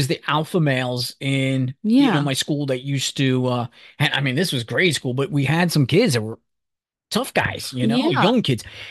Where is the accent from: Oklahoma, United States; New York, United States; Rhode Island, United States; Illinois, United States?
New York, United States; New York City; Because listen, I grew up in New York City, the Bronx, you know, school, everything was school ground rules